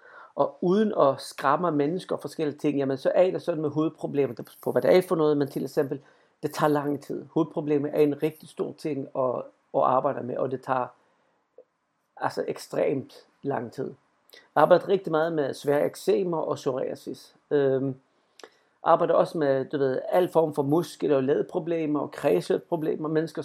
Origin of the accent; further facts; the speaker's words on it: Sweden; Danish is a second language; also born or lived in Spain; now in Denmark; og jeg kommer fra Sverige, men jeg har boet en stor del af mit liv i Spanien og her i Danmark.